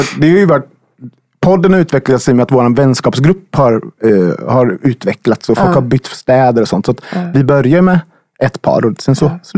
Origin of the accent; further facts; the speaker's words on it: Gothenburg, Västra Götaland County, Sweden; Alltså, alltså, jag är ju uppvuxen i Angered, i så här Hjällbo.